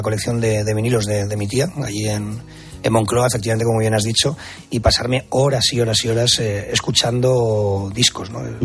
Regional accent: Madrid, Community of Madrid, Spain; no tiene nada que ver, ni soy de Valencia, ¿no? Soy de Madrid

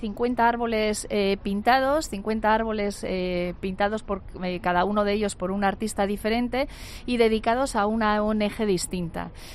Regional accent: Basque Country, Spain; si por algo somos conocidos los vascos, somos por la gastronomía y Álava no podía ser menos

